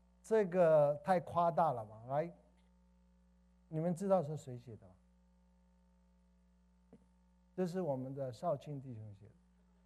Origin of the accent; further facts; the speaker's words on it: South Korea; Chinese is a second language; 因为我从小在韩国长大，国语有的时候学的不是很好